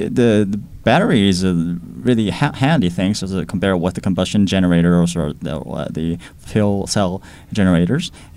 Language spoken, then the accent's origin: English; Japan; English is a second language; I'm came from Japan.